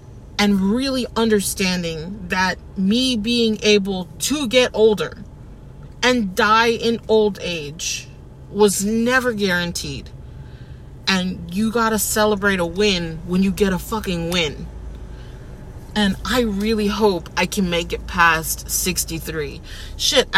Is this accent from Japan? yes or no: no; United States; born there; I was born here in America, on American soil. I am an American